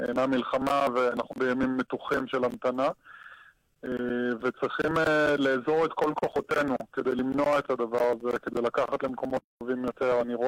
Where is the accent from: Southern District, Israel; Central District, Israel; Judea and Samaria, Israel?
Southern District, Israel; Ashkelon; אני גדלתי באשקלון, אז אני מכיר את מה שנעשה באשקלון